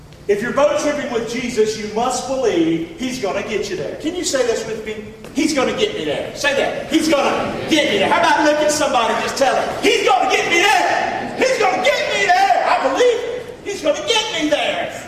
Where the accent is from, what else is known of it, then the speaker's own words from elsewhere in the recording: Rockingham, North Carolina, United States; I'm from Rockingham, North Carolina. Little old hole in the road.